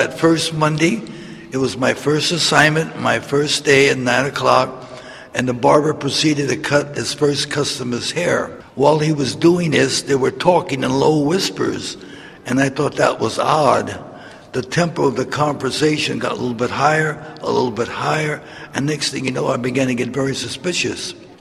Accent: San Francisco, California, United States; When I was a young boy growing up in San Francisco, I used to fish and sell newspapers and, believe it or not, shine shoes along the waterfront.

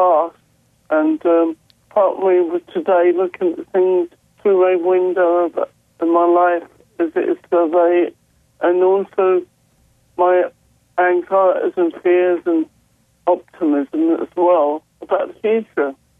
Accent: Muswell Hill, London, United Kingdom; the old front room in our house when we were growing up in Muswell Hill

